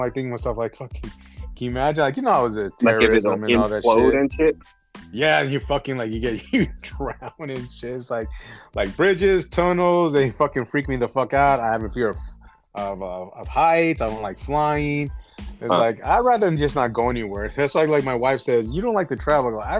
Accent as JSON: {"language": "English", "region": "New York", "country": "United States", "tie": "born there", "said": "I was born in New York, but, like, you know, I was raised out here, but most of my family's out there."}